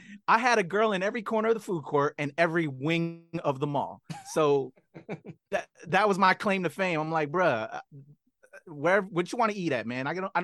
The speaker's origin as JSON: {"language": "English", "town": "San Diego", "region": "California", "country": "United States", "tie": "born there", "said": "Born in San Diego, California. So I'm American people, but."}